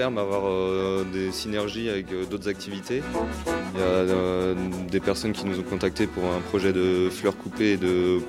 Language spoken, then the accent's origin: French; Redon, Brittany, France; avec Manu, on est quand même issus du sud de Rennes. Enfin, à la base, on est originaire de Redon même.